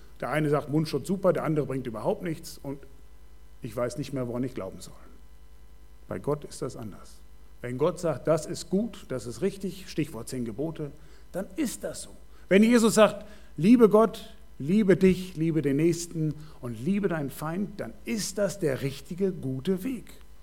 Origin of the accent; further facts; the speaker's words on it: Germany; Das ist Deutschland. Ich bin Deutscher.